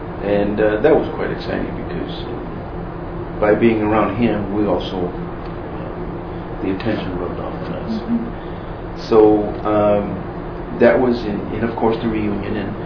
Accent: Texas, United States; being from Texas and being Mexican American, we immediately became a group.

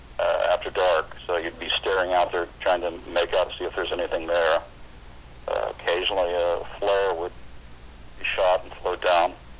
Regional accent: Hawaii, United States; I guess because of my growing up in Hawaii, there are good Asians and bad Asians

